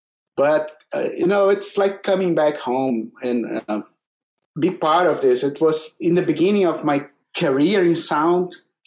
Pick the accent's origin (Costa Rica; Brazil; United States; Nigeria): Brazil; North Region; I'm from Brazil as well, and I'm from the north of Brazil in the border of Amazon.